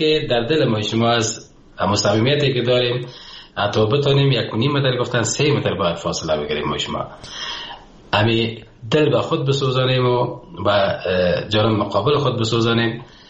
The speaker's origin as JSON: {"language": "Persian", "country": "Afghanistan", "said": "بخصوص که افغانستان نازنینم که من خاک خاک وطنم مثل زر از برام، من بسیار زیاد دوستش دارم"}